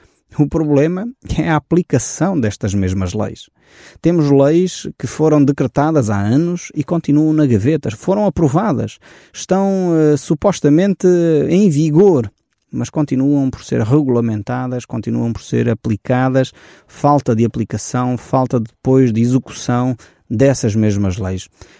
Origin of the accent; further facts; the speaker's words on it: Portugal; Porque é que nós, como portugueses, não podemos ter todos os mesmos direitos